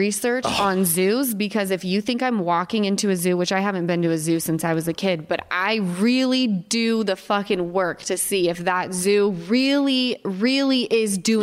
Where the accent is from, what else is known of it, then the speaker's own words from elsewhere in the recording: Utah, United States; now in California, United States; I was raised in Utah and I came west to California.